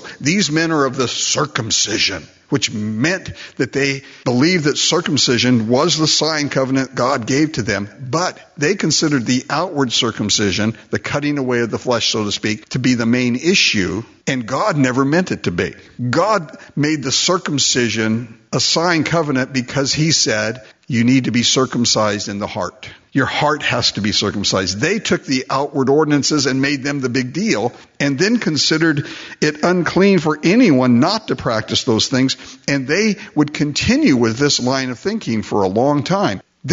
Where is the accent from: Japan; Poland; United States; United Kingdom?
Japan; I was raised in Japan, and being a missionary's son